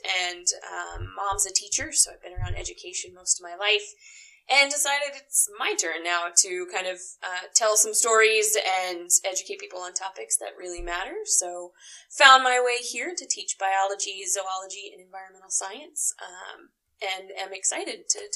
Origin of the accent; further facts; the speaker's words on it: Lebanon, Indiana, United States; I'm originally from Lebanon, Indiana, down near Indianapolis.